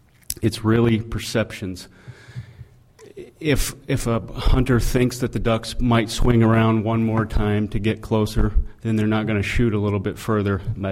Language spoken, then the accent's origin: English; West Richland, Washington, United States; I'm from West Richland